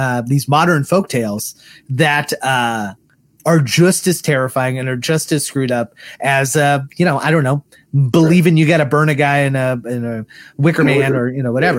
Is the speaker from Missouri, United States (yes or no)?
yes; Missouri, United States; And like I mentioned earlier, we are from Missouri.